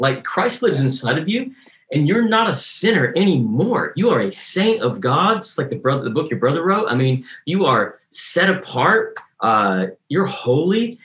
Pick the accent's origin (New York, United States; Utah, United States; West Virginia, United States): Utah, United States; Salt Lake City; I grew up in Salt Lake City, Utah. Less than 1% of the population is born again there.